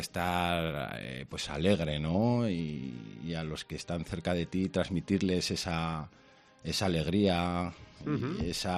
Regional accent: La Rioja, Spain; Tenemos un acento que no se nos puede ni aguantar, de lo chulos que somos y lo guapos.

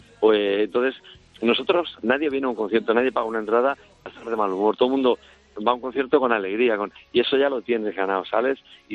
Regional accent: Spain; Soy un español medio, digamos.

